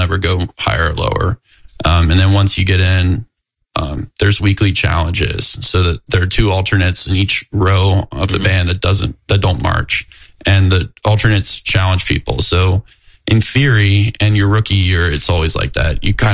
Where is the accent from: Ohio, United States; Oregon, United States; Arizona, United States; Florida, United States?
Ohio, United States; Cincinnati; I grew up in Cincinnati, Steel